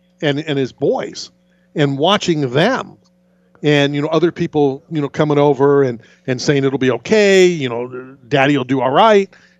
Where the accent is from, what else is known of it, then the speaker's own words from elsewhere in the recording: Philadelphia, Pennsylvania, United States; born there; now in Tampa Bay, United States; But I wasn't born in Tampa Bay. And I will always say I was born in Philadelphia.